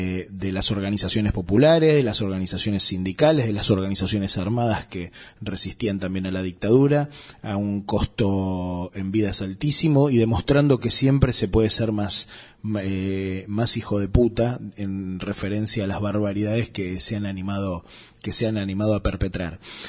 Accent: La Matanza, Buenos Aires Province, Argentina; a mí, que soy de La Matanza, me toca muy, muy particularmente

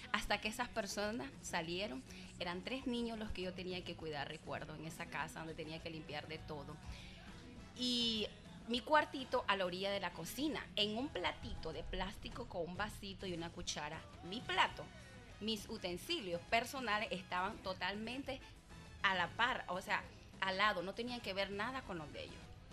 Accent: Nicaragua; moved away; cuando yo vengo a Nicaragua, yo casi me arrodillo y beso mi tierra.

